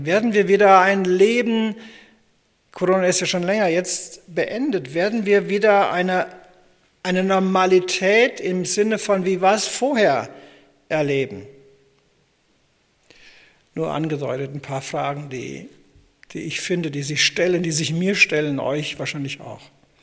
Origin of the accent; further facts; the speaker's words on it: Lixfeld, Hesse, Germany; meine Heimat ist Lixfeld, damals in meiner Jugendzeit